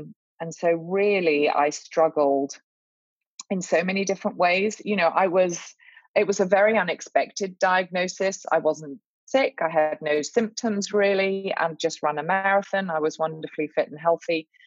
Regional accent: England, United Kingdom; now in Charlotte, United States; as soon as I open my mouth, I'm sure everyone will be able to tell that I'm from the deep south of England. So yes, I'm a Brit, but I do live here in Charlotte, North Carolina, where we moved about 13 years ago

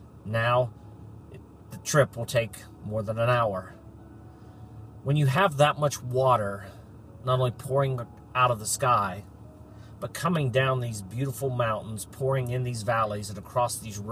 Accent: West Virginia, United States; And I am traveling to the flood-ravaged regions of my home state of West Virginia.

